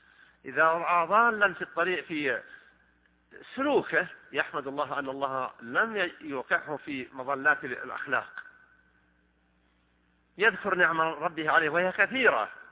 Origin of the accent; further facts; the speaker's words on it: Saudi Arabia; أن يحفظ على بلادنا المملكة العربية السعودية أمنها على دينها ودنياها